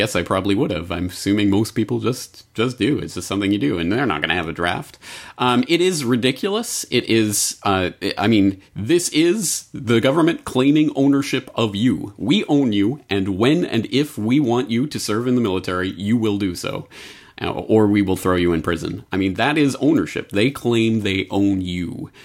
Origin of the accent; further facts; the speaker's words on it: Canada; That's one of the things that I guess is good about being Canadian.